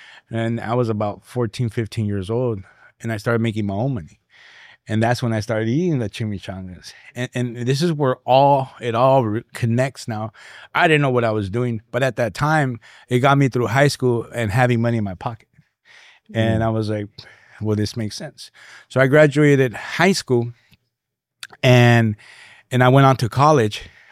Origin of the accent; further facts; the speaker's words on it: Rialto, California, United States; So I, I'm first generation Mexican. My parents came from Jalisco. Okay. I grew up in the city of Rialto.